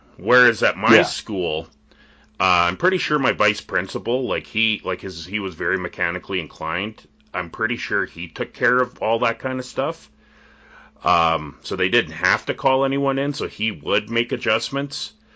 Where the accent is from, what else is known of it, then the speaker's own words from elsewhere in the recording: Canada; I'm a Canadian, right? Like my, you know, 100%. Like I've been here all my life.